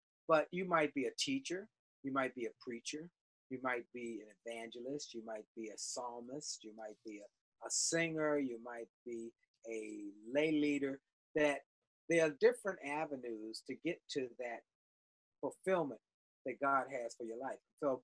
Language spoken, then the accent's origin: English; Washington, District of Columbia, United States; I'm from Washington, D.C., still live in Washington, D.C. I'm a second generation Washingtonian. My mother was born in Washington as well. I grew up in Northwest Washington